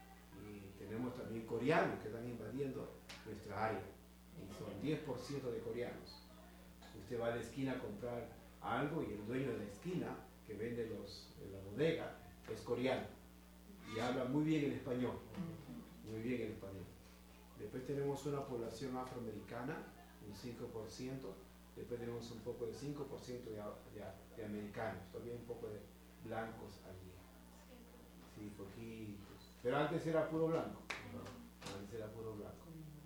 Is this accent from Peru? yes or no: yes; Peru; moved away; Así que ese es Perú, vengo de Perú. Ya tengo bastante que contar en mi país. Así que en el 82, recuerden bien, fue la que emigramos a este país.